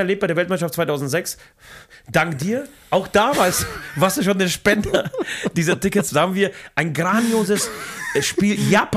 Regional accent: Poland; aber ich komme aus Polen

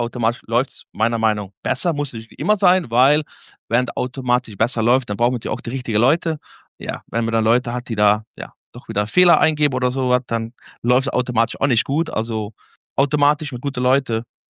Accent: Limburg, Netherlands; German is a second language; now in Germany; Ich komme aus den Niederlanden, aus dem Süden. Bin geboren ganz nah am Dreiländereck, Belgien, Deutschland und natürlich Niederlande.

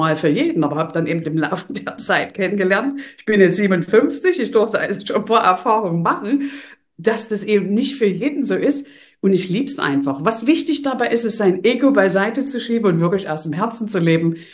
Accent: East Germany, Germany; Man hört, ich komme aus dem Osten von Deutschland.

